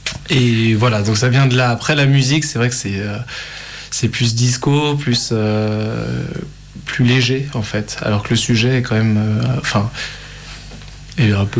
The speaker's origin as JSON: {"language": "French", "town": "Lyon", "region": "Auvergne-Rhône-Alpes", "country": "France", "said": "C'est vrai qu'on chante en anglais alors qu'on est, bah, on est français, on est de Lyon."}